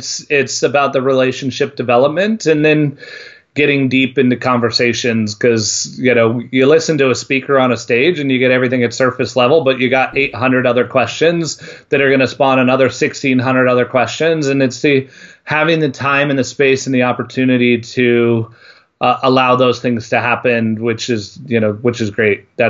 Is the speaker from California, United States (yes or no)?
yes; California, United States; I put hot sauce on everything, being a Californian.